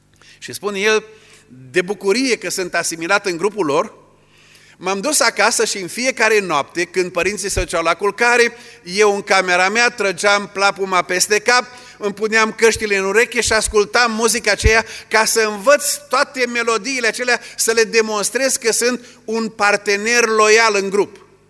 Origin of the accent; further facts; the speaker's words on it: Burzuc, Bihor County, Romania; Eu m-am născut și am crescut la Burzuc. Cei mai mulți n-ați auzit de localitatea aceasta. E în județul Bihor, e un sat mărunt și m-am născut la marginea satului, aproape de păduri.